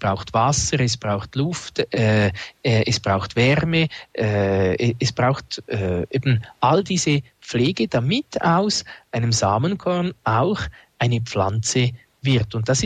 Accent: Switzerland; Als Schweizer hat man da meistens ein bisschen Mühe.

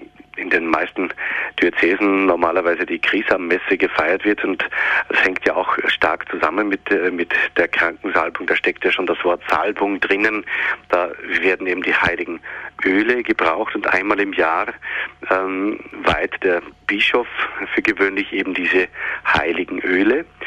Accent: Styria, Austria; Ich komme ja aus der Oststeiermark in Österreich, beinahe schon an der ungarischen Grenze.

